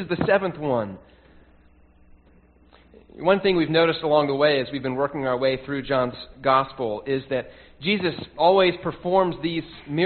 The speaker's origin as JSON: {"language": "English", "town": "Nashville", "region": "Tennessee", "country": "United States", "tie": "born or raised there", "said": "Joey was in my inner circle of friends as I was growing up in Nashville."}